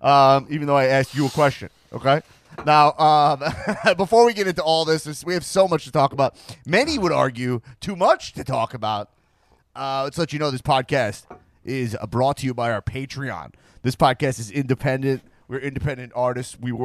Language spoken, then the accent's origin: English; Long Island, New York, United States; We grew up together in Long Island, New York, bro.